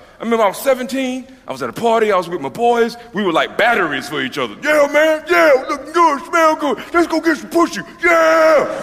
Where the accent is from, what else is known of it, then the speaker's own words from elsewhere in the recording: Deep South, United States; You see, I'm from the Deep South, and they don't really like you speaking up too much